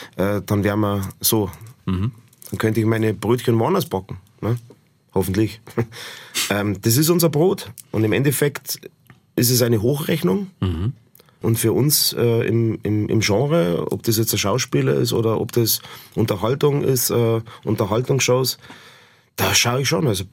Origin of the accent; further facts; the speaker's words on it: Bavaria, Germany; Also ich bin ein Bayer, ihr holt euch hier in Baden-Württemberg, bin ja jetzt auch schon einer fast, holt ihr euch an Bayern und ich bleibe so, wie ich bin.